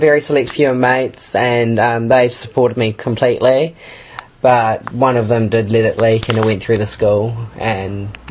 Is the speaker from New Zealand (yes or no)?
yes; Wellsford, Auckland, New Zealand; also born or lived in North Shore; I was originally born in South Auckland, moved to the North Shore, then I moved up north to Wellsford and lived there for 16 years, from 10 to 16.